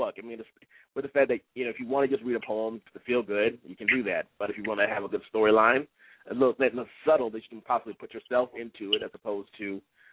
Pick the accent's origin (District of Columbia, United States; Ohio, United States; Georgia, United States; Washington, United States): Ohio, United States; now in Texas, United States; I am originally from Ohio. Yes, I am originally from Ohio, the Buckeye State. It's cold up there. And when I left Ohio and came down to Texas, I did not look back.